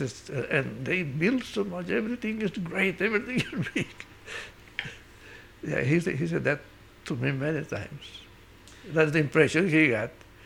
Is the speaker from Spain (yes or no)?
yes; Piles, Valencian Community, Spain; English is a second language; And in my hometown, Piles, today has changed because it's next to the seashore, and that has been a boom for quite a few years.